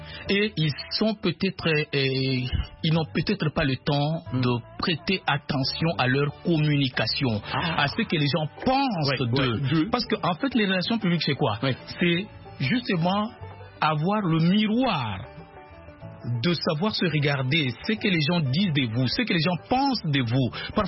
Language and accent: French; DR Congo; je viens de la République démocratique du Congo, je vous ai dit